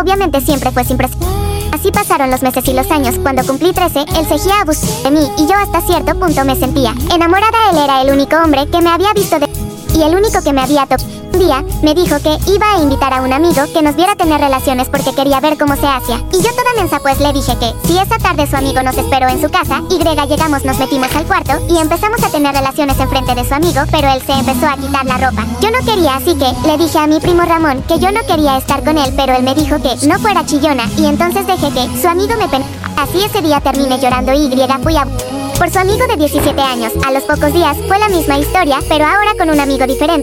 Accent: Chihuahua, Mexico; a mis 28 años de edad ya es necesario decir. Y debo decirles que ya no puedo más. Yo soy de Chihuahua, de un pueblo pequeño en la sierra. Desde pequeña vivía en la casa de mis abuelos

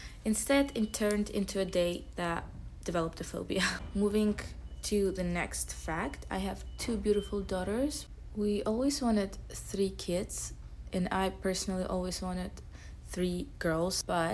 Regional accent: Baku, Azerbaijan; I am from Baku, Azerbaijan, and I speak 5 languages: Russian, English, Azeri, Turkish, and French.

